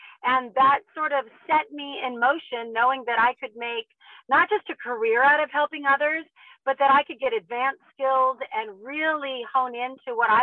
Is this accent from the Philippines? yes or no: no; California, United States; as a kid, I grew up in the Mojave Desert, which is in Southern California